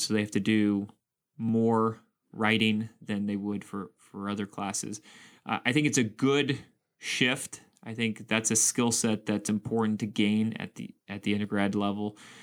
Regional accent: Georgia, United States; born there; also born or lived in Germany / Kansas / Texas / Virginia; And so I was born in Georgia, but lived there for a while, lived in Germany, Kansas, Texas, Virginia

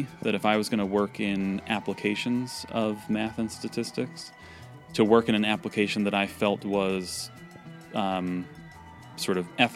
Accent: New York, United States; Yeah. I grew up on Long Island, and I went to a year of college in Manhattan College, which is actually in the Bronx.

